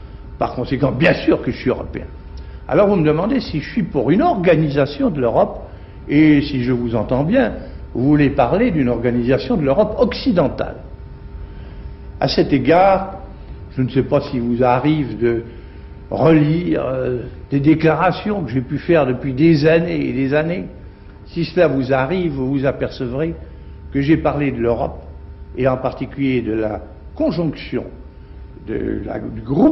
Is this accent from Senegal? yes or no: no; France; Du moment que je suis français, je suis européen.